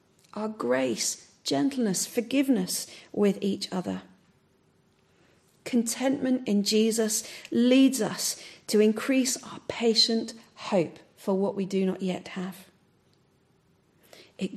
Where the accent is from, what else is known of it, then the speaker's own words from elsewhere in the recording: United Kingdom; it's slightly awkward because we're British and we don't talk about money.